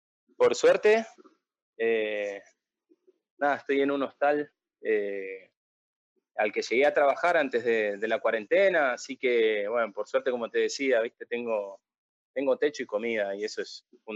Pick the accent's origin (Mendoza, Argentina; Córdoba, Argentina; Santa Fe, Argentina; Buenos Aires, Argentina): Buenos Aires, Argentina; also born or lived in Aedo; De Buenos Aires, de Capital Federal. En realidad nací en Aedo, que es una localidad ahí dentro de la provincia de Buenos Aires, en la periferia de lo que es la Capital Federal.